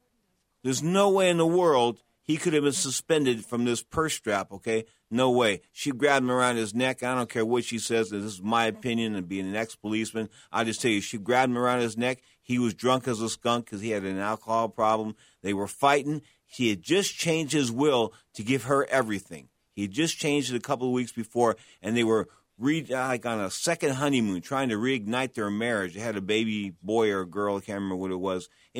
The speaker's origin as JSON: {"language": "English", "town": "South San Francisco", "region": "California", "country": "United States", "said": "We were both Peninsula boys. I'm from South San Francisco."}